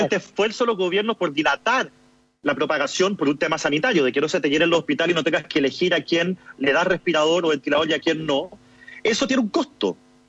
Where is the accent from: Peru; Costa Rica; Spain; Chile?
Chile